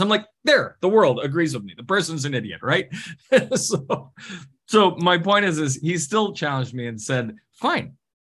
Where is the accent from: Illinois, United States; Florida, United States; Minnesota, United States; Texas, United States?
Minnesota, United States; now in Arizona, United States; Well, I grew up in Minnesota and I got trained in how to drive on ice and snow. I now live in Arizona.